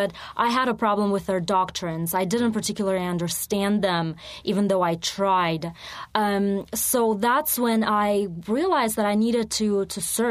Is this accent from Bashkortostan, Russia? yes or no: yes; Bashkortostan, Russia; I grew up in the Republic of Bashkortostan, so we had two state languages, Russian and Bashkirian.